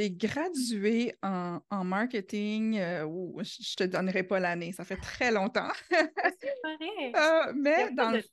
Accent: New Brunswick, Canada; accent: Acadian; vous l'aurez probablement deviné par mon accent, hein. Je viens du Nouveau-Brunswick, je suis acadienne. D'ailleurs, j'habite encore ici

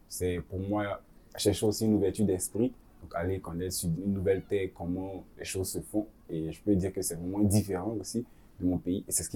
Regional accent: Abidjan, Côte d’Ivoire; now in Canada; D'Abidjan.

